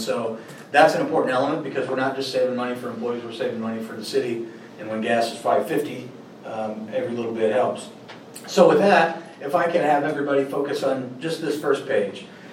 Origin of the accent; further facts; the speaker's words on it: Burlington, Iowa, United States; I'm from Burlington, Iowa.